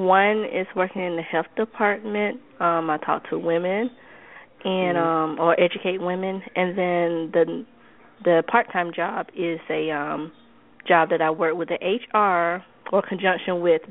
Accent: Georgia, United States

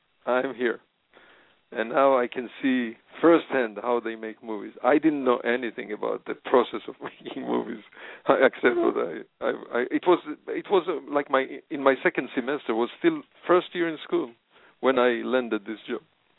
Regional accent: Jerusalem, Jerusalem District, Israel; now in Los Angeles, United States; Right now I'm in Los Angeles. I live in Los Angeles. Of course, I made the movies here in Los Angeles. But originally I come from Israel, from the holy city of Jerusalem.

